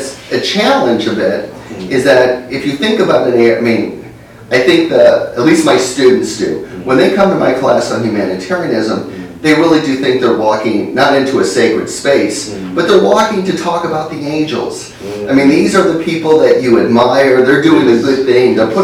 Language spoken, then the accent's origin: English; United States; I'm speaking as an American scholar of international relations